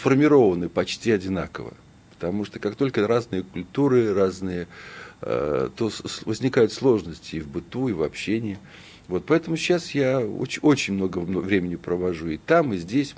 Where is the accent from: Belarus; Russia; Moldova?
Belarus; Vitebsk Region; Это Брасловские озера. Брасловские озера – это ведущая курортная зона Белоруссии.